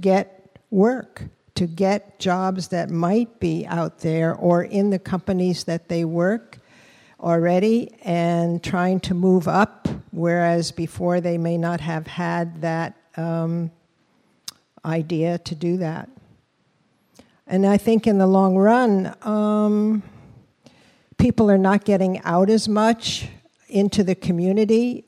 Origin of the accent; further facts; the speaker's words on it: Waipoli, Hawaii, United States; I'm from the Waipoli Ahupua'a.